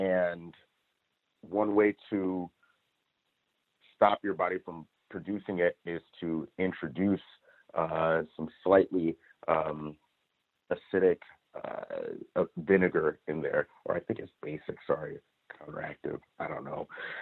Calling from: Los Angeles, California, United States; I'm calling in from Los Angeles.

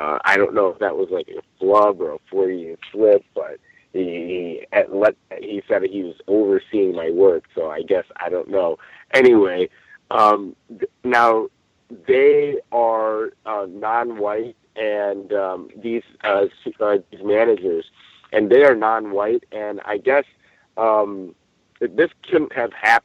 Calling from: Orange County, California, United States; I'm calling in from Orange County, California.

